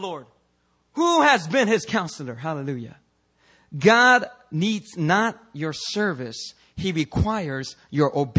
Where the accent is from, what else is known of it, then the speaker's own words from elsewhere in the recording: Philadelphia, Pennsylvania, United States; Sometimes, man, I grew up in Philadelphia. And some of the street lights in Philly just don't work.